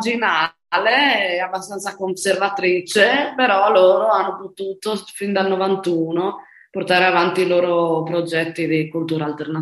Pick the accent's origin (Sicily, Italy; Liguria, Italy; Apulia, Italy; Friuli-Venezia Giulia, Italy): Friuli-Venezia Giulia, Italy; Osopo; now in Spain; io mi sono spostata in Spagna